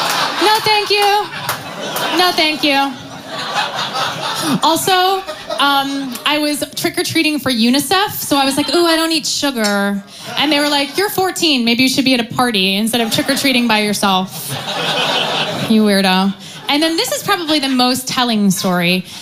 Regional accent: New Jersey, United States; So I grew up in New Jersey, obsessed with musical theater.

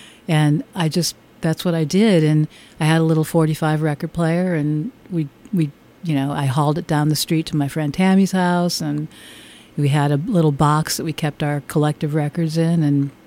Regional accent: Gary, Indiana, United States; I was born in Gary, Indiana. I was born and raised in Gary, Indiana. I think these days it's a tough town. It was a tough town then.

